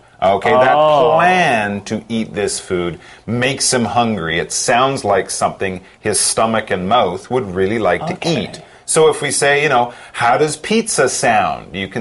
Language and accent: English; Canada; now in United States; Well, Chris, originally I'm from Canada. I was born there, but of course now I live here.